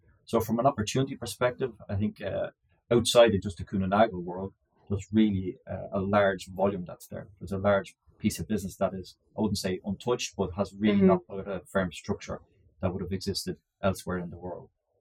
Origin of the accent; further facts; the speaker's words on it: Ireland; Well, I spent most of my time in Europe, obviously I'm Irish by origin. Most of my time in Kühne+Nagel has been in Ireland. And then after a while, I got the opportunity to move to Australia.